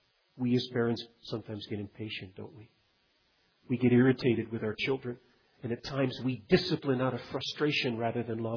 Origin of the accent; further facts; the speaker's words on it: Nigeria; Children, when I grew up in Nigeria on the mission field, one of the unpleasant parts of life in Africa